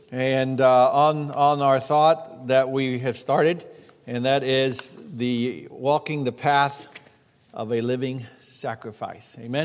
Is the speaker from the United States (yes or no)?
no; Central African Republic; first language Sango; English is a second language; But I speak Sango. Sango is my national language, my first language, along with English.